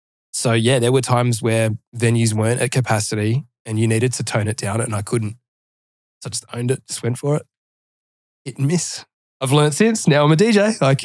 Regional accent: Adelaide, South Australia, Australia; I'd probably lost a bit of support from my hometown here in Adelaide

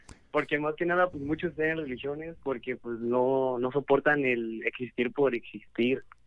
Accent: Oaxaca, Mexico; porque soy de Oaxaca y todo el mundo me dice

